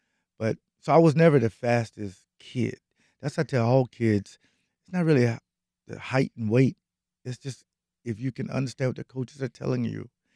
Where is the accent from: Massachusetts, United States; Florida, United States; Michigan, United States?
Florida, United States; And that was my first time being in a cold game because I'm from Duval County.